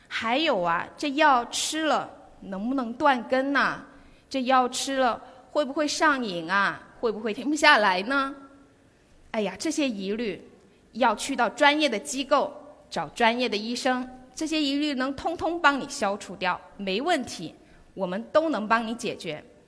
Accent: Guangdong, China; 我们广东人很养生，几乎都在 C 位，在中间，

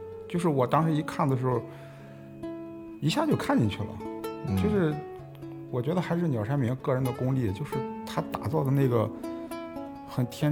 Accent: China; 就跟我们中国人以前看那种长卷的连环画一样

